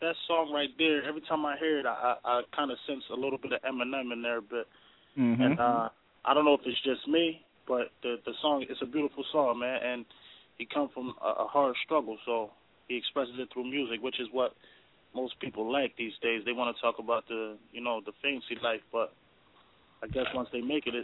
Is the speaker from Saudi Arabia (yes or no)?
no; Trinidad & Tobago; now in United States; Oh, Trinidad. The island of Trinidad. A beautiful place. I gotta get back there so I can get my accent jumping. You know what I'm saying? Once I get my accent back, it's over.